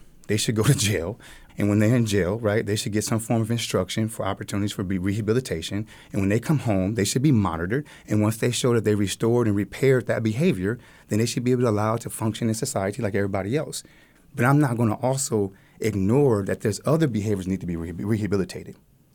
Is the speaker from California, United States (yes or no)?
yes; San Bernardino, California, United States; I'm from San Bernardino, about 20, 30 minutes away from Los Angeles, California. So I grew up in the late 80s, going into the 90s.